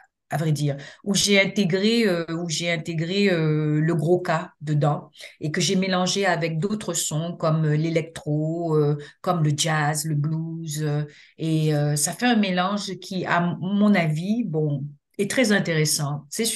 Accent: Dakar, Senegal; born there; also born or lived in France / Guadeloupe / Martinique / Côte d'Ivoire; Je suis métissée de par mes cultures. Je suis de père sénégalais et de mère guadeloupéenne. Je suis née à Dakar, au Sénégal. J'ai vécu en France. J'ai vécu en Guadeloupe, bien sûr. J'ai vécu aussi en Martinique, qui est l'île avoisinante. J'ai vécu en Côte d'Ivoire.

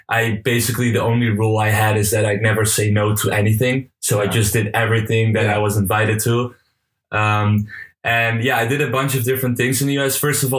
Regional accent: Breda, North Brabant, Netherlands; English is a second language; now in Rotterdam, Netherlands; So I'm originally from Breda, which is a city in the south of the Netherlands. And I've lived there for most of my life. So for about 18 years. After that, I moved to Rotterdam, which is still pretty close to Breda.

